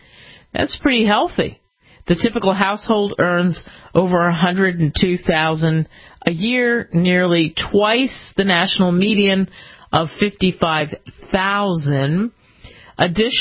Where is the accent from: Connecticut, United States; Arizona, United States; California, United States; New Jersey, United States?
New Jersey, United States; Growing up in New Jersey, I looked for state counties rather than in New Jersey, and there was a bunch in New Jersey, too.